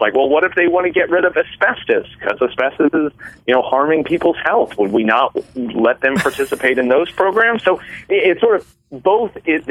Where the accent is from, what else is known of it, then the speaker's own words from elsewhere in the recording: Missouri, United States; born there; I was born in St. Luke's Hospital